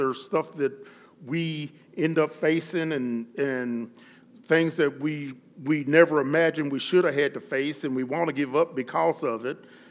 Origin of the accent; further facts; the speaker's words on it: Kentucky, United States; now in Utah, United States; who would think about being in Utah when I was raised in Kentucky.